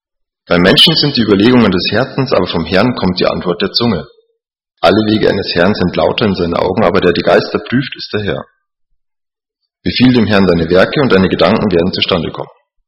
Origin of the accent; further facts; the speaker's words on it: Bavaria, Germany; 26, studiere am TSR, wie schon gesagt. Ich komme ursprünglich aus Bayern, da war ich jetzt eine Woche. Das heißt, wenn ich ein bisschen Akzent habe, verzeiht es mir. Es geht nicht ganz weg.